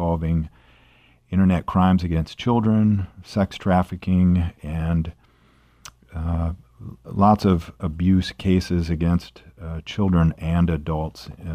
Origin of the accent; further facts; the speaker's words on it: South Dakota, United States; I grew up in South Dakota, went to law school down at USD in Vermilion